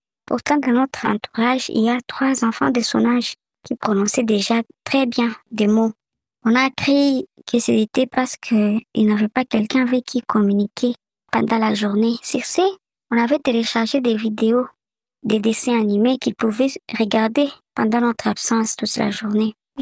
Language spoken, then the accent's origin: French; Lubumbashi, Haut-Katanga, DR Congo; Bonjour RFI … de Lubumbashi, âgée de 30 ans.